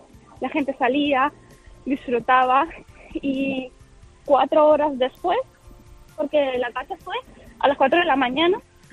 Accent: Ukraine; Spanish is a second language; es mi tierra, es mi familia, es mi infancia donde he vivido, casi siempre intento ir a Ucrania todas las veces después.

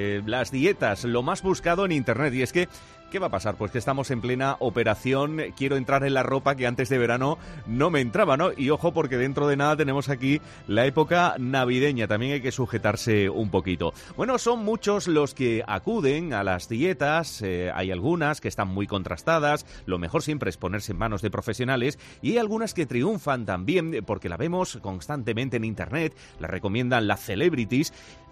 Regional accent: Málaga, Andalusia, Spain; yo como, malagueño

